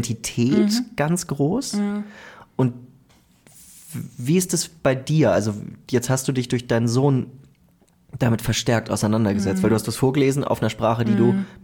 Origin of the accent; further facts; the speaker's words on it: Salzburg, Austria; Genau, schön aus dem Pinzgau. Natürlich fängt man an, jetzt bin ich seit ziemlich genau 14 Jahren hier in der Stadt.